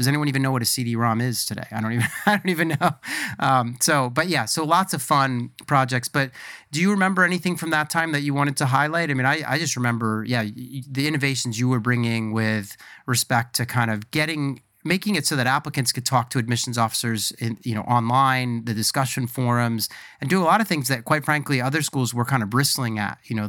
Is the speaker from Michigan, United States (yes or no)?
no; Philadelphia, Pennsylvania, United States; So I grew up in the Philadelphia area and went to undergrad at Swarthmore College.